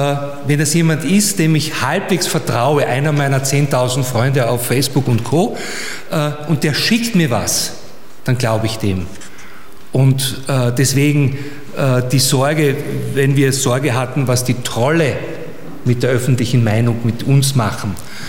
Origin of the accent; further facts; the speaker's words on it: Styria, Austria; Und das Problem ist, ich bin Steirer